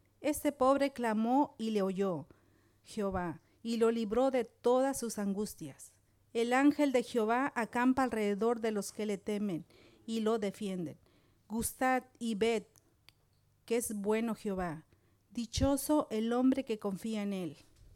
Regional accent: Mexico; now in Switzerland; soy de México. Estuve aquí 10 años, 11 años en la iglesia de Centro Cristiano y la verdad que para mí fue una gran bendición. Después ahora estoy en Suiza, tengo 7 años ahí

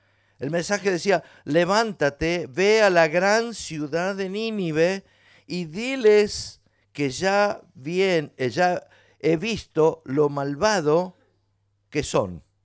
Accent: Córdoba, Argentina; Soy argentino, soy cordobés, me gusta decir chistes

